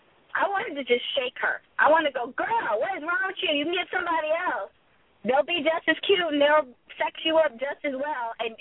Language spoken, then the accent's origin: English; Texas, United States; accent: Texas; I talked to my dad this morning, so I probably have my Texas accent today.